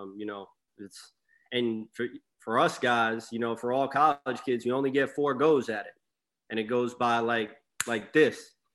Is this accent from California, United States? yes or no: no; New York, United States; I'm from Long Island, New York